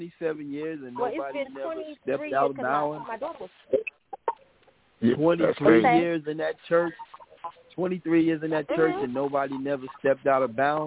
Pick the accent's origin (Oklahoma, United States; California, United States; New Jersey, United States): New Jersey, United States; Paterson; Yeah, but you know, I'm originally from Patterson, so, you know.